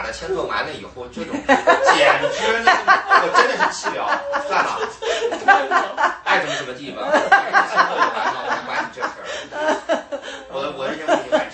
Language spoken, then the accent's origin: Chinese; United States; 我是从小在国外长大的，我是在美国，我五年级就出国，我是天主教的